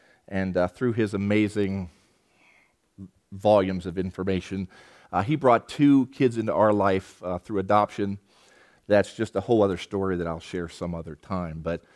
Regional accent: Pennsylvania, United States; when you grow up in the East Coast, I grew up in Pennsylvania

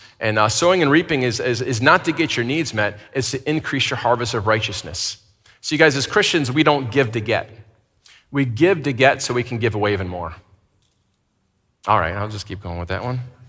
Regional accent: Michigan, United States; I was going to say, look for the birds, but I'm from Michigan, so I remember there's like 3 months a year where there's birds, right?

